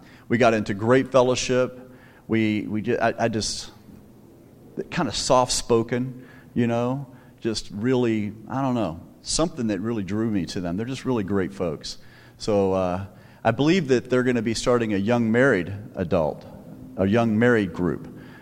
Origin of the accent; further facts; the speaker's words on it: the South, United States; And I'm from the South. I didn't even know what curling was.